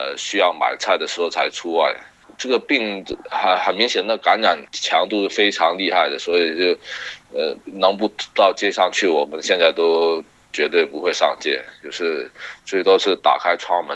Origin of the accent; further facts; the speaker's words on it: Guangdong, China; now in Wuhan, China; 其实我是想先撤回我老家广东这样子。